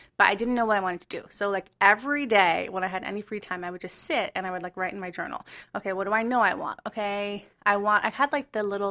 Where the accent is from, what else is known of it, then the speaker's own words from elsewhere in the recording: New York City, New York, United States; So I'm from New York City, native New Yorker, Upper East Side, born and raised.